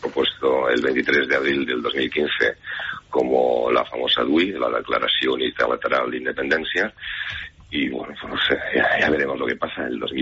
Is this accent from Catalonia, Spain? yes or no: yes; Catalonia, Spain; lo que somos catalanes muy preocupados porque esta gente que gobierna en Cataluña nos quiere romper nuestro país